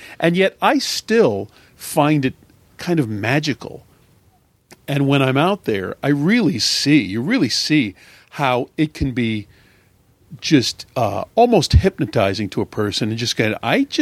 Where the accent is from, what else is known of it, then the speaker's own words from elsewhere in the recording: Pennsylvania, United States; now in California, United States; but as I say, growing up in Pennsylvania and living in California as I do and going out on the ocean